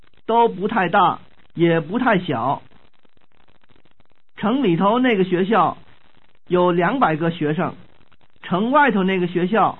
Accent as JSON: {"language": "Chinese", "town": "Qingdao", "region": "Shandong", "country": "China", "tie": "born or raised there", "said": "我是在中国生的。我是在山东省青岛生的，我是1939年生的，我老家在青岛。"}